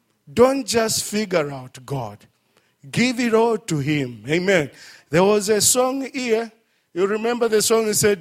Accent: Kenya; in fact, look, this proves that I'm a Kenyan.

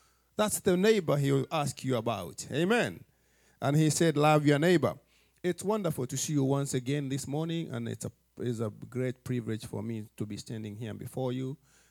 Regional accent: Kenya; back in those days growing up in Kenya, it used to be a big thing.

